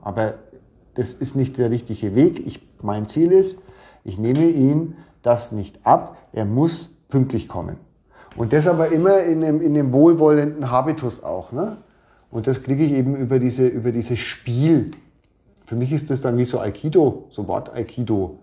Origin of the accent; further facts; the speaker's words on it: Bavaria, Germany; Mir persönlich, als Franke, fällt es natürlich schwer, aber auch mal länger zu schweigen.